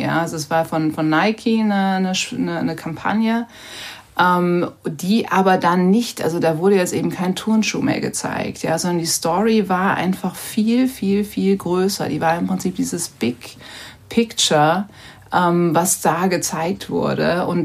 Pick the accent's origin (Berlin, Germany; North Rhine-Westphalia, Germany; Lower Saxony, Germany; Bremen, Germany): North Rhine-Westphalia, Germany; Also ich bin ja auch im Rheinland aufgewachsen. Ich bin ja auch keine Amerikanerin